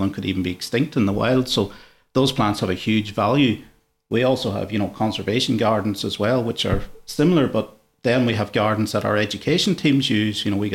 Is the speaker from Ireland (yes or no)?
yes; Ireland; moved away as an adult; now in Australia; as you can guess, I'm not originally from Australia. So when I was back in Ireland, I was pretty much in the construction industry